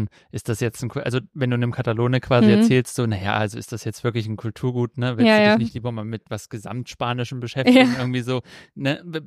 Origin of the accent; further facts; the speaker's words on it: Thuringia, Germany; ich komme aus Thüringen und im Nachbarort reden sie schon ein bisschen anders.